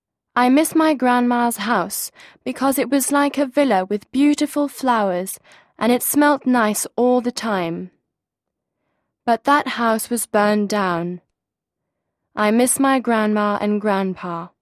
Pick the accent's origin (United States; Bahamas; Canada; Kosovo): Kosovo; English is a second language; now in United Kingdom; I didn't speak English when I first came, and it took me a while to learn it from my teachers and friends. Now my friends think of me as English, although they know that I am a Kos